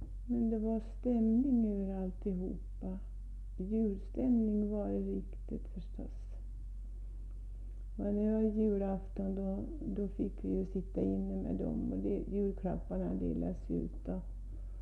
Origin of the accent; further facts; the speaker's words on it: Hudiksvall, Gävleborg County, Sweden; Ja, jag kom ifrån Hudiksvall och han kom ifrån Moviken.